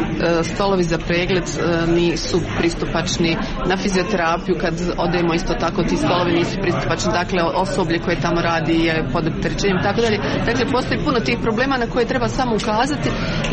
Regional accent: Sarajevo, Federation of Bosnia and Herzegovina, Bosnia & Herzegovina; Ja dolazim iz Sarajeva

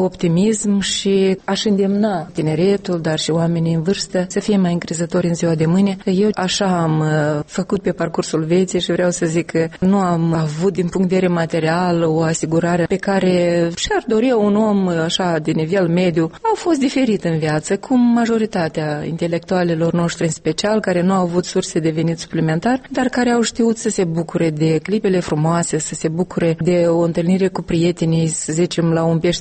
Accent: Soroca District, Moldova; satul meu de Baștină, parcă în Reunul Soroca, satul încet, încet, mi-e trist să zic că moare, că se stinge

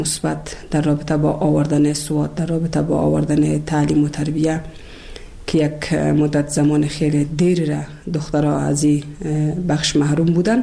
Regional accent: Kabul, Afghanistan; also born or lived in Bamyan; از ولسوالی شیبر ولایت بامیان هستم. در سال 1356 در یک خانواده روشن فکر من در ولایت کابل به دنیا آمدم و تحصیلات خودم در کابل با پایان رسادم تا صنف 12

